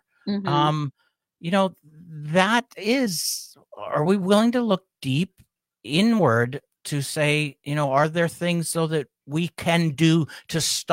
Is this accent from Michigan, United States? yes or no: no; Pittsburgh, Pennsylvania, United States; Hey, I'm originally from Pittsburgh.